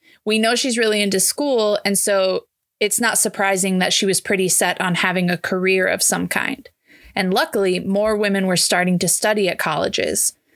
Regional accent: San Francisco, California, United States; from San Francisco.

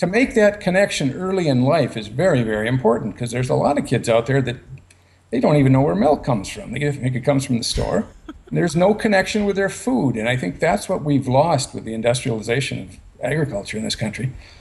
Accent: Minnesota, United States; Like I said, I grew up in Minnesota in a hardwood forest. We had oak trees around and walnut trees, and we had chestnuts.

